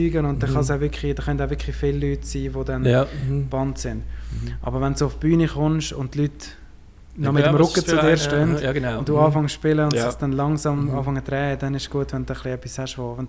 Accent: Switzerland; accent: close to Zurich German; Ich finde aber, ich habe nicht so einen guten Dialekt für das. Mein Dialekt ist sehr nahe, so am Zürichdeutsch.

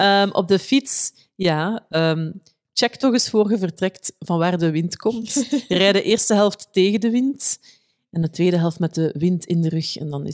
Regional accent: Ronse, East Flanders, Belgium; ik ben van Ronse afkomstig.

